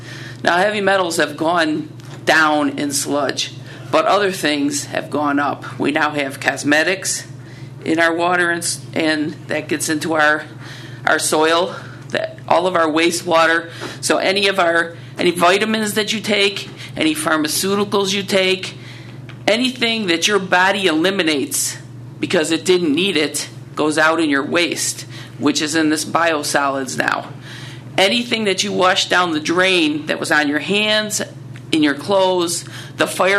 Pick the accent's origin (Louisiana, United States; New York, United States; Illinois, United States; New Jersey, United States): Illinois, United States; now in Toledo, United States; was raised in Illinois, and so most of my background is Illinois soil testing